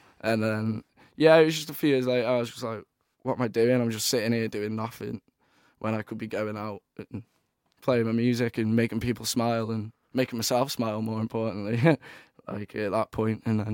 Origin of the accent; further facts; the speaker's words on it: Mold, Wales, United Kingdom; Mould in North Wales.